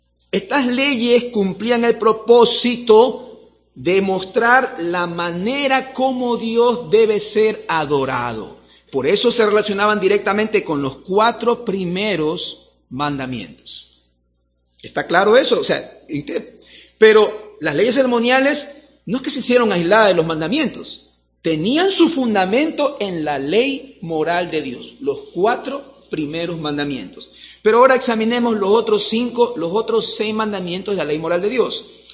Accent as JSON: {"language": "Spanish", "town": "Guayaquil", "region": "Guayas", "country": "Ecuador", "said": "yo soy guayaquileño y nos caracterizamos por ser un poquito sabidos, como dicen"}